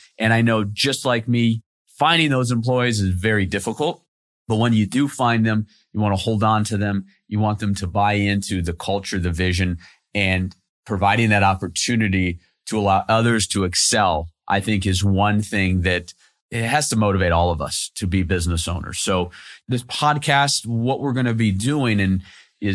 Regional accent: Cleveland, Ohio, United States; you know, I grew up in Cleveland, Ohio.

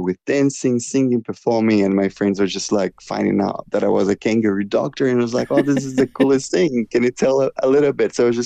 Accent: Brazil; English is a second language; now in Australia; So I moved from Brazil and I came to Australia, and then here there were parts of my culture I started learning that I really loved, because I missed it so much

